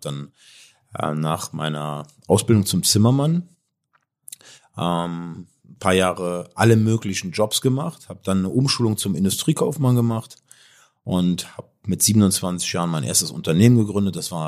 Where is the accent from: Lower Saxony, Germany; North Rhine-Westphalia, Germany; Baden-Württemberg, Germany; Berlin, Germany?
North Rhine-Westphalia, Germany; Cologne; Ich komme aus Köln.